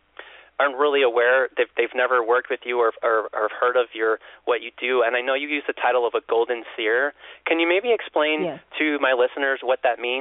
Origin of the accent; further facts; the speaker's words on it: Chicago, Illinois, United States; You know, like for me, like I'm from Chicago, and you know that.